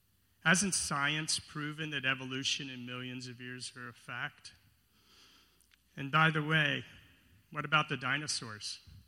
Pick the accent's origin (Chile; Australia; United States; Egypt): United States; I come from the United States, but I also come from a very strange place in the country, and it's called California.